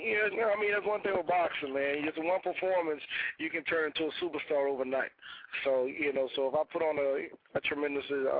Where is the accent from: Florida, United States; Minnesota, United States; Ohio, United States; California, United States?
Florida, United States; because I'm from the South, I'm from Florida.